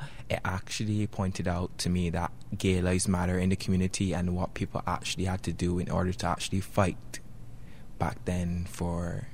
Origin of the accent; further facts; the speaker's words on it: Barbados; Barbados.